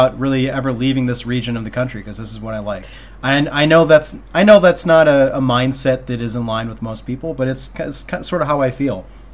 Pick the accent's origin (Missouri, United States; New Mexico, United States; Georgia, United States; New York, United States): Missouri, United States; St. Louis; I grew up, you know, in the shadow of the arch, you know, like about 10 or so miles south of there.